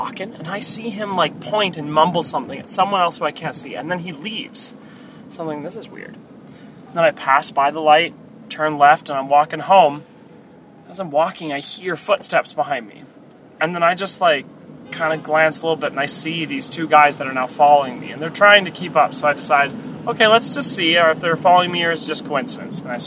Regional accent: Canada; And funny of which, I'm a Canadian.

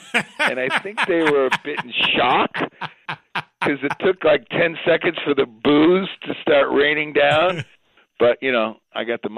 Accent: Detroit, Michigan, United States; Well, I grew up in Michigan, right? So I'm a Detroit boy.

